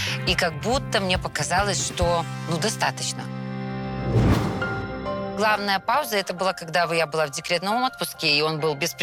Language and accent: Russian; Baranovichi, Brest Region, Belarus; Я приехала из Баранович. Мне 37 лет.